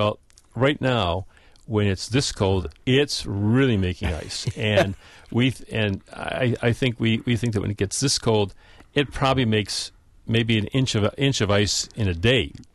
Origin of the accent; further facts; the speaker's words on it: New York, United States; Yes, and I grew up on Cazenovia Lake in New York State, and it's a much smaller lake than Mendota